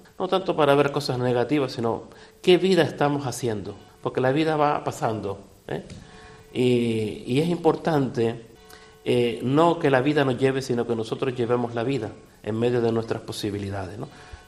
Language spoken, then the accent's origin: Spanish; Valsequillo, Canary Islands, Spain; Yo con irme a Valsequillo, gasto además muy poco, pues estoy ya desconecto de la diócesis. Pasar por mi pueblo, estar con la familia, estar con las amistades, pues es muy maravilloso, ¿no?